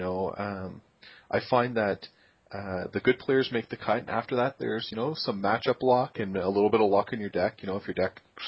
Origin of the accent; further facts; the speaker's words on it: Canada; as a Canadian